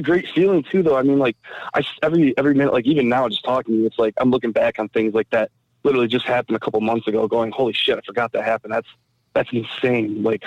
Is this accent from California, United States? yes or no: no; Mount Clemens, Michigan, United States; Honestly, I grew up in Mount Clemens area, and, I grew up, I got 2 sisters and my mom and dad, and we ran our own business.